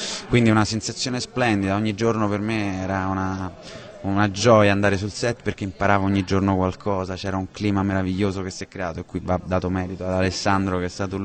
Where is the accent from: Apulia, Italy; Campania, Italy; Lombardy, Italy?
Campania, Italy; Capri; Io sono isolano, vengo da un'isola, sono di Capri, quindi conosco la cultura in qualche modo isolana